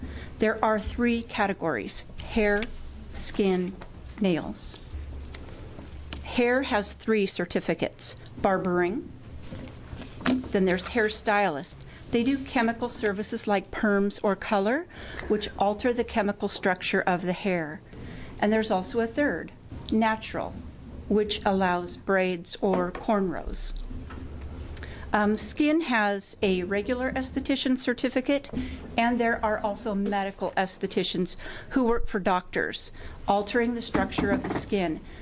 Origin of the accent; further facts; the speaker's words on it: Eugene, Oregon, United States; Good afternoon. … I'm from Eugene